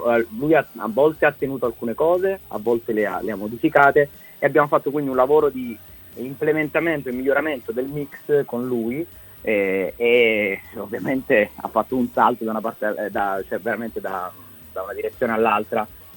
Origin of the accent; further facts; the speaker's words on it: Apulia, Italy; now in Bologna, Italy; io e Davide, il bassista, viviamo a Bologna. Io ci vivo da 10 anni, però sono pugliese, come puoi ben notare dall'accento.